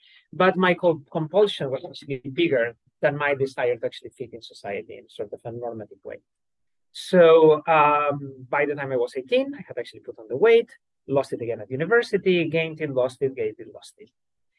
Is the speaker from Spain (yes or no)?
yes; Spain; growing up in Spain in the sort of 80s, there was basically one religion. You know, it was Catholic.